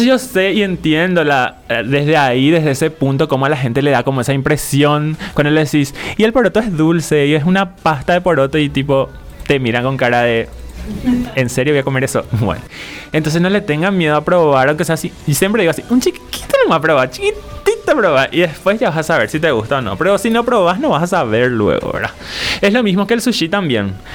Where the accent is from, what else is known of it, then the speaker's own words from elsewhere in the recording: Paraguay; nací en Paraguay, soy paraguayo. que mi mamá sea japonesa y mis abuelos sean japoneses